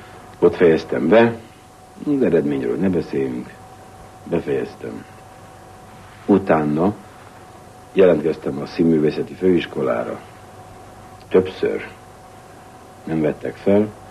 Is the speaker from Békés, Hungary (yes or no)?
no; Budapest, Hungary; 1936. július 2-án születtem Budapesten.